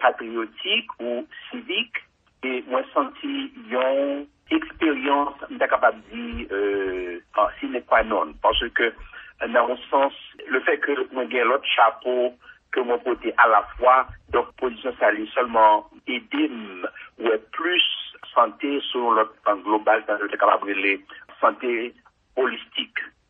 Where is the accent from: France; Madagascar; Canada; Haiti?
Haiti; La Gonâve, Ouest; je suis de la Gonave. C'est mon la Gonave, maman, papa, en fait, ils ont rencontré la Gonave, mais maman, c'est originaire de Jacmel et papa, originaire de Bénin.